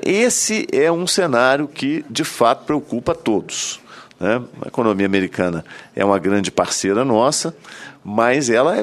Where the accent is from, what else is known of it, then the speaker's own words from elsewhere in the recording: Minas Gerais, Brazil; do meu estado natal de Minas Gerais